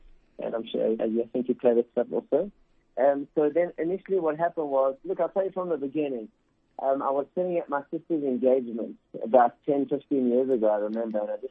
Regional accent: South Africa; born there; first language Spanish; English is a second language; I actually learned the language Spanish before English, even though I was born in South Africa, from what I understand from my parents. They're Argentinian, my parents.

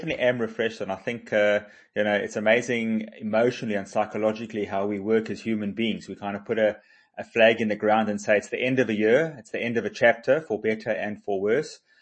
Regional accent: South Africa; And I think South Africans of all races are very proud of being South African. And we want to help each other.

